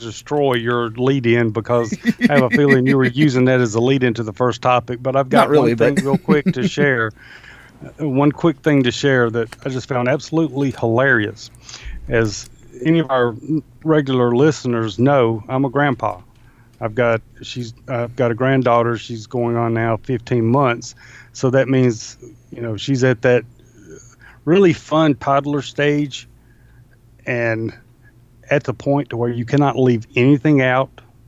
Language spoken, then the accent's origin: English; the South, United States; I think growing up in the South like I did, that's just kind of part of growing up in the South, is the woods and hunting and killing snakes and all that stuff.